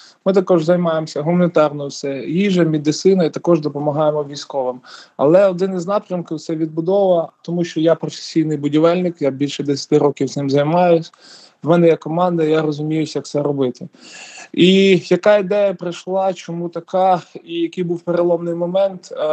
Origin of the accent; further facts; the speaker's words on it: Kyiv, Ukraine; Так, я сам з Києва.